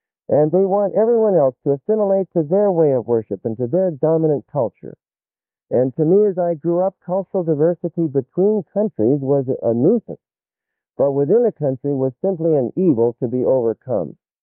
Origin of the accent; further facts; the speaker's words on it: United States; I was brought up in the United States